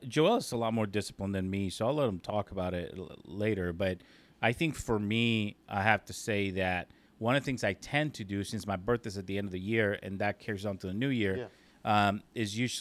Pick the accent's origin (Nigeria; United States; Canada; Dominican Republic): Dominican Republic; growing up in the Dominican Republic, we always did Christmas Eve.